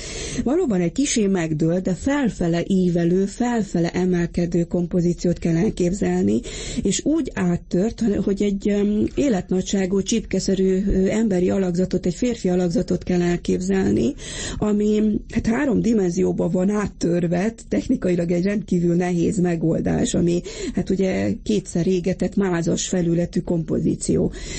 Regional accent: Transylvania, Romania; én erdélyi magyar, székely magyar vagyok

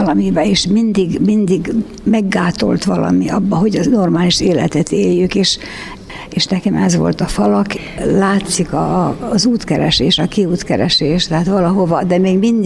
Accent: Skorenovac, Vojvodina, Serbia; born there; Igen, Székely Kevén születtem, és ez egy három székely, bukovinai székely falu, amelyik 1883-ban települt át az Alduna vidékére, Bukovinából

